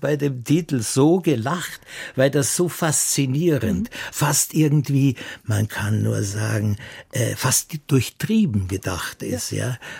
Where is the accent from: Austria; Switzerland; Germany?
Austria; Altaussee, Styria; born there; Ich werde mit den Kindern, meiner Frau und den Kindern in Altaussee sein, dort, wo ich geboren bin und wo wir eigentlich die wichtigen Tage im Jahr, wenn es geht, gemeinsam verbringen. Mhm. Und ich habe sehr viele Freunde und natürlich auch Verwandte in der Gegend.